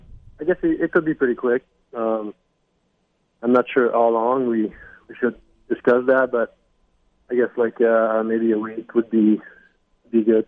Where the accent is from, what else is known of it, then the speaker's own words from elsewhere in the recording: Amos, Quebec, Canada; My hometown is called Amos. It's like a really, really small town. It's like 30 minutes from Valbo, which is like a QHL team over there. It's a really small town.